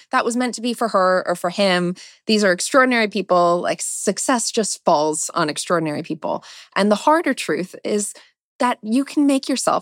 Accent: Jupiter, Florida, United States; born there; I was born in Jupiter, Florida, which is very on brand for someone who loves space.

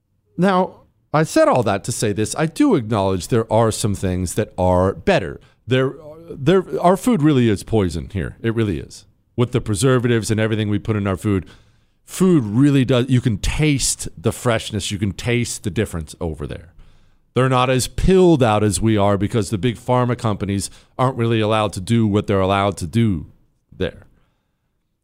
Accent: United States; But as an American, if like at Christmas time, we went to Germany and France.

